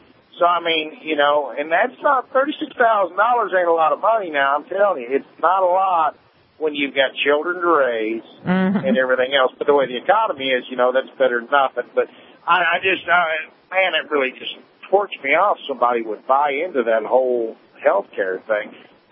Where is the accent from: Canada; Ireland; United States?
United States; Appalachia; I like that. I'm Appalachian American.